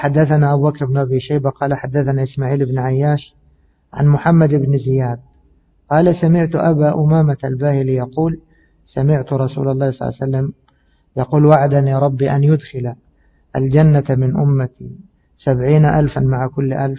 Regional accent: Egypt; وطبعا احنا كمصريين بنحذف النقاط فنقول ايش؟ نقول الدبان

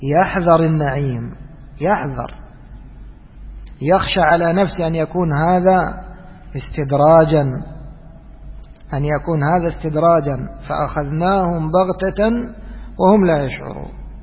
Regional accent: Egypt; moved away as an adult; now in United Arab Emirates; نحن في بلادنا مصر نشعر بهذا الآن، لما جينا الإمارات أعزها الله وأعز ولاة أمورها، عشنا بينهم سنين

